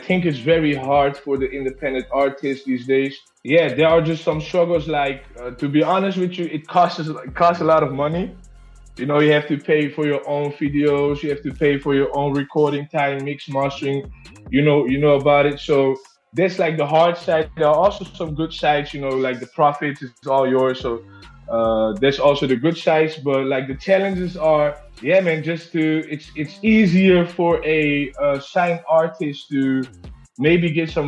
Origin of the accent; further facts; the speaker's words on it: Netherlands; I'm from Holland. I'm a 27-year-old Desi artist.